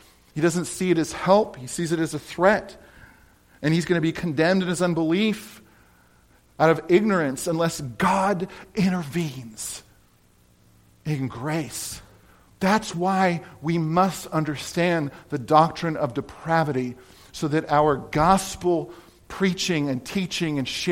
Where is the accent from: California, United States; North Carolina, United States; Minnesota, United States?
California, United States; moved away; I never remember retention ponds growing up in California.